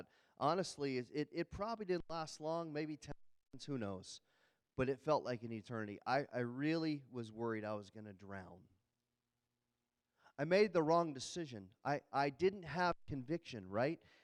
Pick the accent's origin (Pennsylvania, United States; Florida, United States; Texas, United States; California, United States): Pennsylvania, United States; also born or lived in North Carolina; I grew up on the Jersey Shore. We lived in Pennsylvania. We go to the Jersey Shore every summer, and there are decent waves on the Jersey Shore. Then we moved to North Carolina.